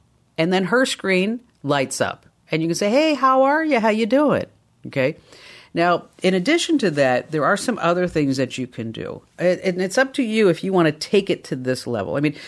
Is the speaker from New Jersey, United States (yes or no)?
yes; New Jersey, United States; All right, so here, because you're from New Jersey and I'm from New Jersey, I want you to pronounce this word.